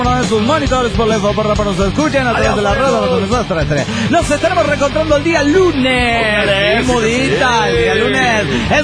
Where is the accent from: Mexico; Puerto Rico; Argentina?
Mexico; Tultitlán, State of Mexico; de Tutitlán, Estado de México.